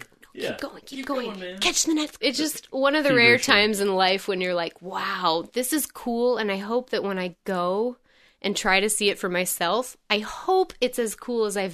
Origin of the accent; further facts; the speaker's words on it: United States; I think, as an American